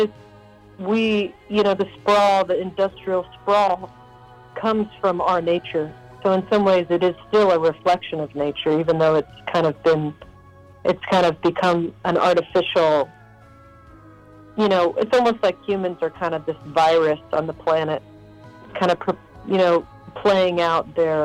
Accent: United States; I have a tendency to speak from a skewed perspective as an American

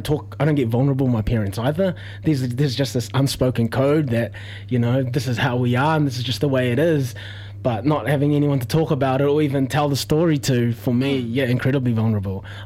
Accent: New Zealand; I always saw myself as a Kiwi until all this race question started to come up for me.

